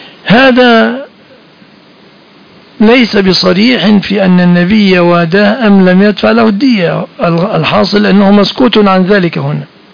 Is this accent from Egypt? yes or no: yes; Egypt; بلادنا مصر